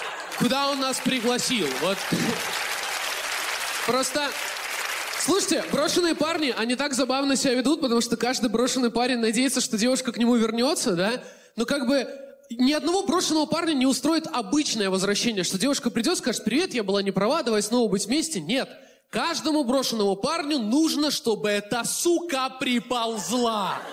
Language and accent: Russian; Minsk, Belarus; я вырос в Минске, в таком районе, где лица били так, вот как, наверное, нигде не били.